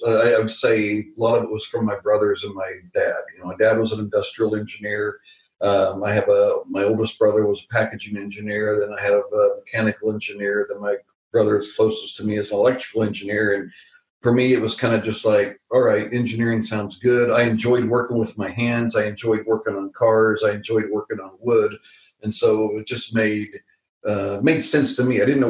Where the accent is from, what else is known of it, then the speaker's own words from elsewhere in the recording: Kansas, United States; moved away as an adult; No, so I grew up in Kansas, and I wanted to get out of Kansas. I was tired of Kansas, tired of the cold weather, tired of the extremes.